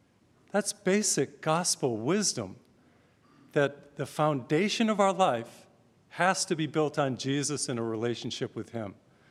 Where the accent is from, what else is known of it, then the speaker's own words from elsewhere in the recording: Massachusetts, United States; I grew up in Massachusetts, and that's where I was born and brought up and went to school, University of Massachusetts